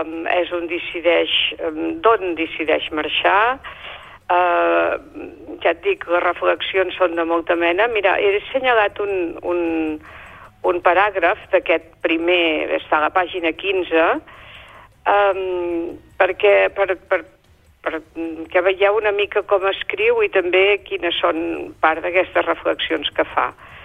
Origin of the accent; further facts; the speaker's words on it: Catalonia, Spain; jo com a empordanès estic molt bé aquí